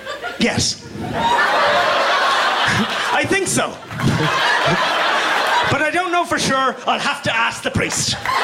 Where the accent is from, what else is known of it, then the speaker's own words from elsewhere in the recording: Ireland; now in United States; And our reputation as Irish people is so big here in America that when I walk into a liquor store, I can literally see the owner's eyes planning his early retirement